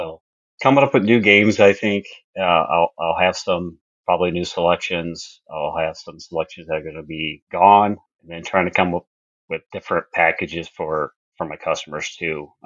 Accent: Chicago, Illinois, United States; saw that I was from Chicago area

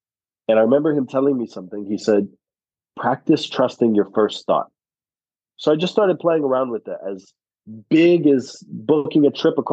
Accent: Los Angeles, California, United States; Originally born and raised in Los Angeles, grew up with a family with a lot of love, not a lot of money.

